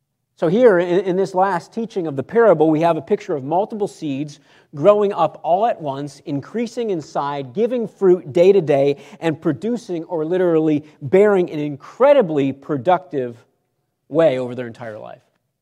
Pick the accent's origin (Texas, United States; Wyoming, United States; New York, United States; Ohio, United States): New York, United States; I'm from New York, so maybe Southern Maryland people would know better.